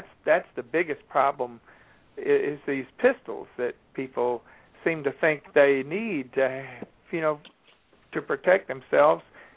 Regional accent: Georgia, United States; born there; also born or lived in Alabama; I moved down here from Alabama, and I was born in Georgia

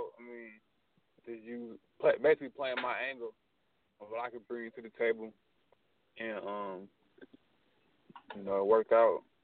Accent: Portland, Oregon, United States; But I'm from Portland, Oregon. And, you know, things are a little different out there. Well, not a little different. They're way different out there than they are out here.

